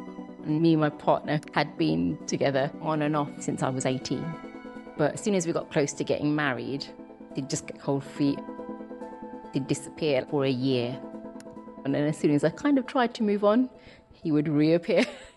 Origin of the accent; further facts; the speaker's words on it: London, United Kingdom; I'm born and raised in West London. I've lived here all my life.